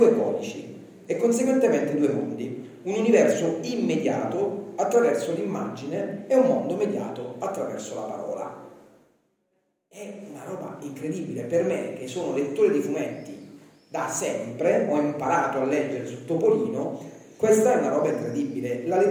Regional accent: Recanati, Marche, Italy; Io vengo da Recanati

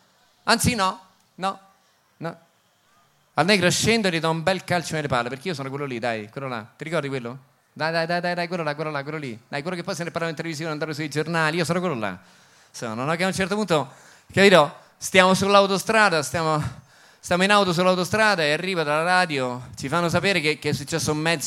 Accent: Calabria, Italy; sarà che io sono calabrese, a me piace il piccante

